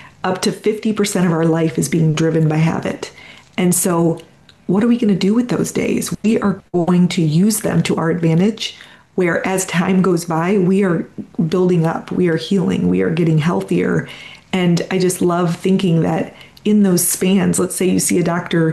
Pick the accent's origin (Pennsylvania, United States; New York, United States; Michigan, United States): Michigan, United States; because I'm a Midwestern girl. I grew up in Michigan